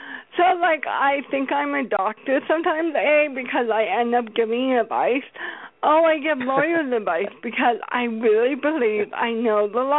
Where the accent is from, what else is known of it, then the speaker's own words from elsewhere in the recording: Seattle, Washington, United States; I'm from Seattle.